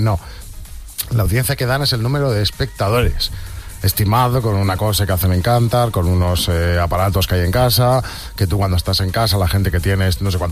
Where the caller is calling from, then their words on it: Villarreal, Valencian Community, Spain; de Villarreal.